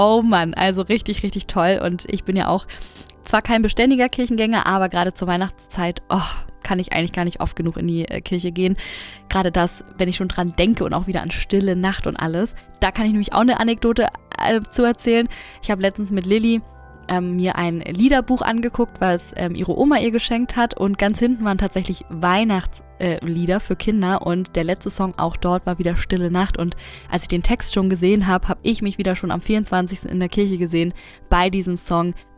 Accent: Northern Germany, Germany; Und ich komme ja aus dem Norden

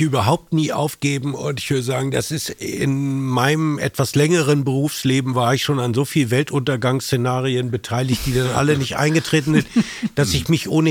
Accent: Germany; wir als Deutsche

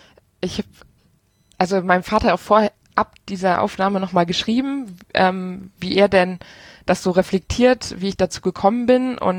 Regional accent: Rhineland, Germany; now in Aachen, Germany; Ich komme aus dem Rheinland und wohne jetzt in Aachen.

